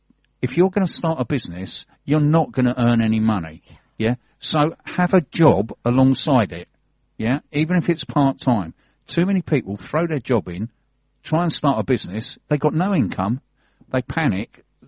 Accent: Fulham, London, United Kingdom; No, I can get to Victoria. I just can't do Victoria. I'm from Fulham.

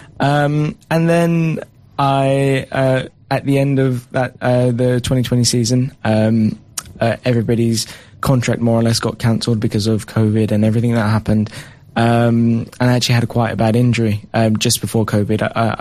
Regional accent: England, United Kingdom; So originally I'm from England, born and raised, played in England.

